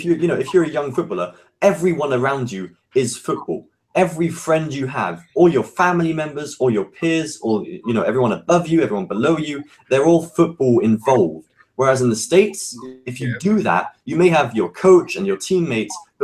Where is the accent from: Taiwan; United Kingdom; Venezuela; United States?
United Kingdom; England; I remember when I grew up in England, there was football.